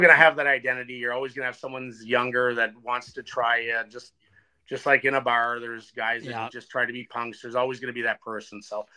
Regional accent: Ottawa, Ontario, Canada; from Ottawa, Ontario.

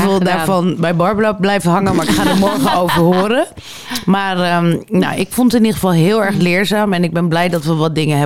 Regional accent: Harderwijk, Gelderland, Netherlands; born there; now in Ouderkerk, Netherlands; Misschien ben ik het wel, maar ik bedoel, ik ben in Harderwijk geboren. Ik ben gewoon een provinciale trut.

